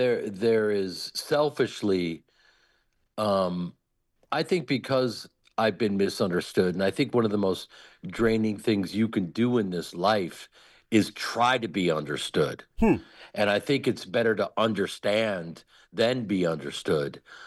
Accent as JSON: {"language": "English", "region": "Midwest", "country": "United States", "said": "And I'm from the Midwest, and I took a different path."}